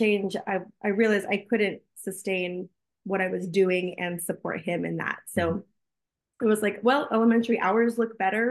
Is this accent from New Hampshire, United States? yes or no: no; Houston, Texas, United States; now in Fort Worth, United States; No, I grew up in Houston in a suburb of a suburb of a suburb of Houston.